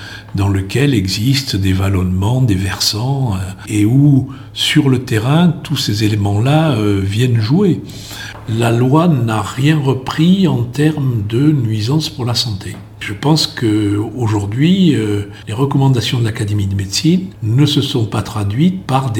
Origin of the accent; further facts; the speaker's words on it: Occitanie, France; parce que d'abord je suis aveyronnais, ensuite je connais bien le Lévézou qui est ma terre natale.